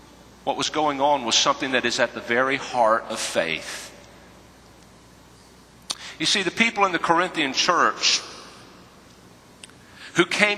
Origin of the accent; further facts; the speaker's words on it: North Carolina, United States; This guy who was born and raised in North Carolina, whose mother was an RN specialist at the county hospital, whose dad sold life insurance.